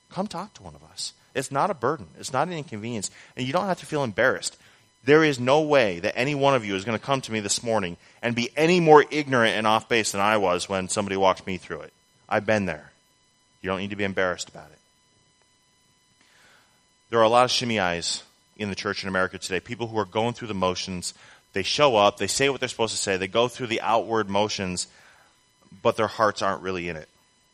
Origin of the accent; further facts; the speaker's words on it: New England, United States; I grew up in New England. New England is not a Christian place these days.